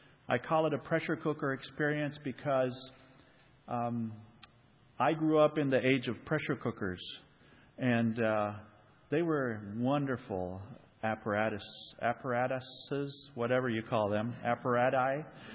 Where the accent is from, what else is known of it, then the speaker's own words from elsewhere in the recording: Argentina; I grew up in Argentina. My parents were missionaries there, so they were there since 1946.